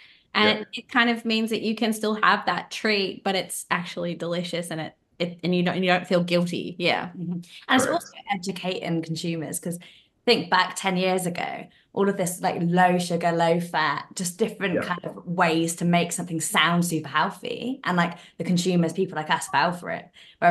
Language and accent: English; United Kingdom; Because I'm a Brit and we do call lollies sweets at home.